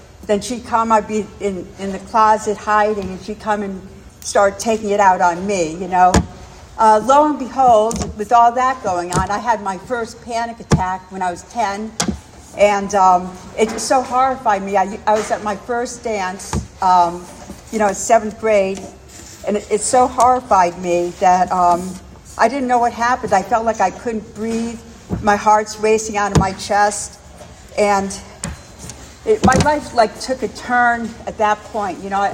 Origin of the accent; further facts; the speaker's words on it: Miami, Florida, United States; also born or lived in Rhode Island, United States; I was born in Rhode Island and raised in Miami, and it was in the 50s that we moved to Miami